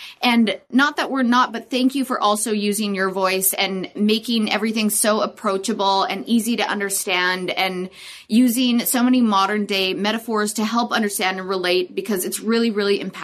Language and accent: English; Alberta, Canada; moved away as an adult; now in Vancouver, Canada; Okay, so I'm actually from like a really small town in Alberta, Canada. And so you'd think I would be used to the cold, but I'm not. And then I moved to Vancouver when I was like 19